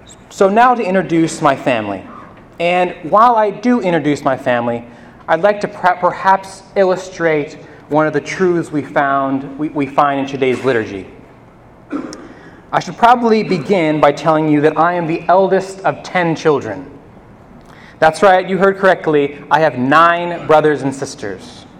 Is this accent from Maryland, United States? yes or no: yes; Maryland, United States; I was born in Catonsville and grew up in Frederick County.